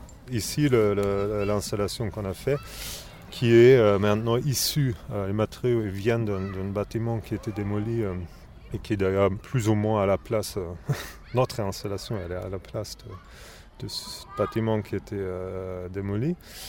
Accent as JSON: {"language": "French", "region": "Berlin", "country": "Germany", "second_language": "French", "said": "Moi je suis allemand, je viens de Berlin."}